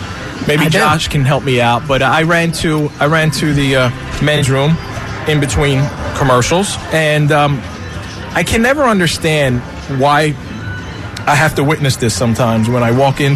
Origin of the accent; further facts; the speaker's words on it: Philadelphia, Pennsylvania, United States; They know I'm from Philly.